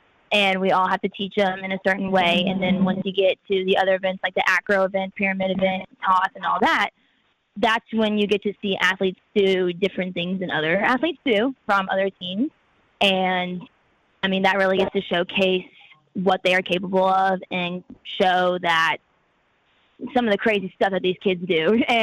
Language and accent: English; Texas, United States; now in Michigan, United States; I mean, growing up in Texas, you don't get to see much of snow, really. So I'm adjusting a lot to snow and how cold it can get up here.